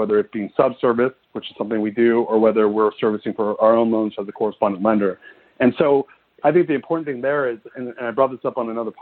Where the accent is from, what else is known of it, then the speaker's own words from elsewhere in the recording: California, United States; I'm a guy from California, Silicon Valley area